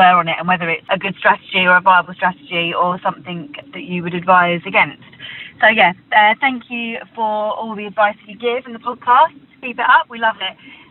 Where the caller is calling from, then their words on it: Hastings, South East England, United Kingdom; I'm calling from Hastings, down on the south coast.